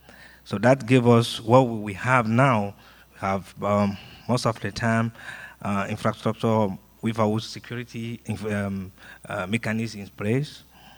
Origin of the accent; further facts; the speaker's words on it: Benin; now in Togo; I'm from Benin. I'm living in Togo, working for AFRINIC